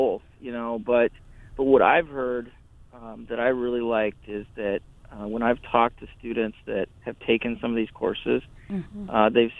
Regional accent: Burke, South Dakota, United States; My hometown of Burke partnered with three other schools.

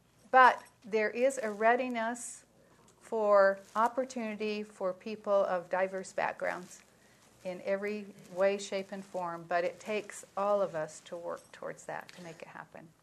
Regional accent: Utah, United States; This is my home state. I'm very proud. I'm not embarrassed to be from Utah.

